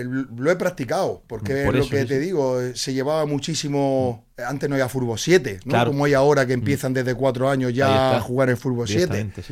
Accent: Almería, Andalusia, Spain; Pero bueno, Almería era mi tierra

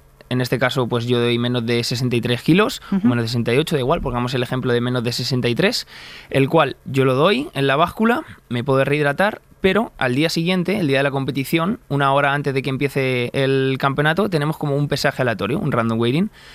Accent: Meco, Community of Madrid, Spain; yo soy de Meco

